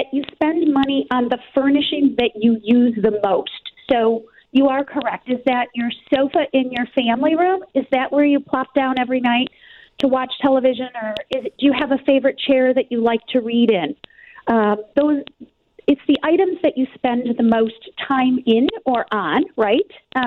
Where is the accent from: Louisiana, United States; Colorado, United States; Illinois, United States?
Illinois, United States; Deerfield; I grew up in Deerfield, so I'm a Chicago gal.